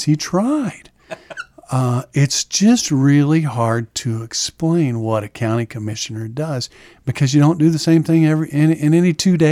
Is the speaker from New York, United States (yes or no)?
no; Farber, Missouri, United States; So I went to school in Farber, grade school in Farber, and then went to high school at Van Far. So graduated from Van Far in 1981.